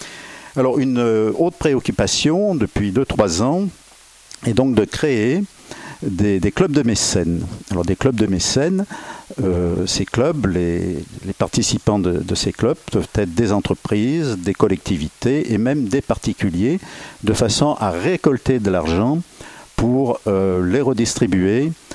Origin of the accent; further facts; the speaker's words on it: Grenoble, Auvergne-Rhône-Alpes, France; born there; je suis né à Grenoble il y a déjà nombreuses décennies.